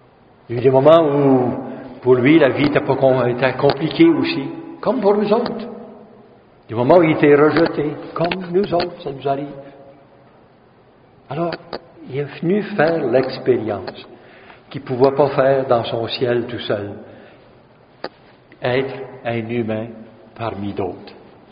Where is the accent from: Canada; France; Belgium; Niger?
Canada; Ontario; D'ici au Québec, moi je viens de l'Ontario.